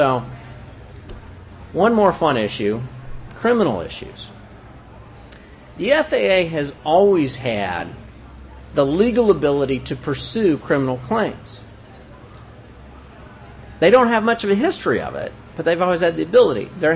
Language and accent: English; Kansas, United States; I'm also from Kansas, so give me a break.